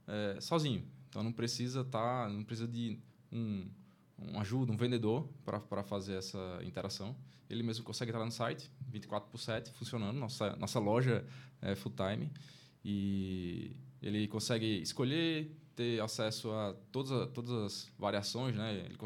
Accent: Natal, Rio Grande do Norte, Brazil; eu sou aqui de Natal, me formei aqui na UFRN, sou engenheiro de produção também

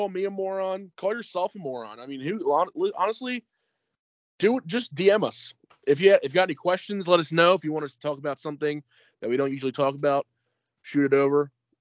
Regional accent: United States; You know, obviously, I'm an American, and I would love to see them win

